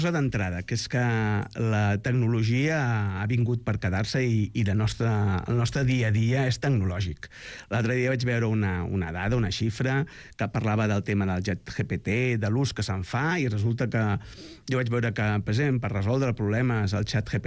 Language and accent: Catalan; Castelló d'Empúries, Catalonia, Spain; m'he passat tota la meva infantesa a Castelló d'Empúries.